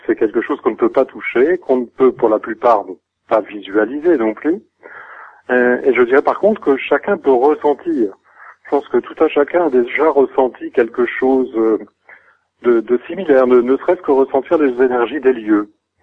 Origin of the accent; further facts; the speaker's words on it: North, France; vu que je suis originaire du Nord. Et je suis arrivé dans le Sud